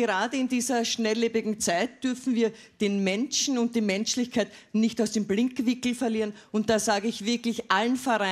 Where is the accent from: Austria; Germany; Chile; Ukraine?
Austria; Lower Austria; Familiensinn ist bei uns in Niederösterreich wichtig und natürlich auch mir persönlich.